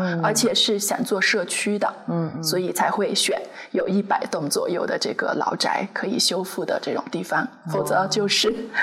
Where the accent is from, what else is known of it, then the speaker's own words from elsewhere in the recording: Dali, Yunnan, China; 我从小是在大理长大的嘛，就本身就喜欢离山水近的这种生活